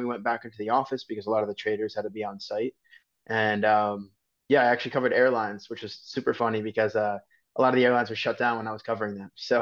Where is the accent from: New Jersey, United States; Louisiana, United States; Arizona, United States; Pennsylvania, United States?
New Jersey, United States; now in New York, United States; I always wanted to move to New York because I grew up in New Jersey.